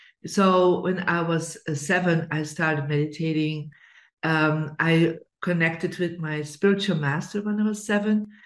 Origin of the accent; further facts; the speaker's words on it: Bruges, Flanders, Belgium; I was born in Belgium in a beautiful city called Bruges that is world renowned. For the beauty, and they call it the Venice of the North. So you think about Venice, but in a smaller version. And so I grew up in a lower middle class family